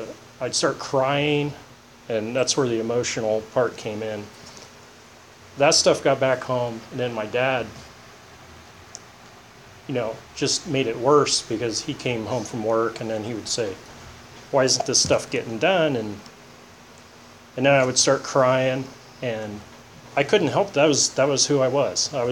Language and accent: English; Ohio, United States; So I grew up in Ohio on a farm.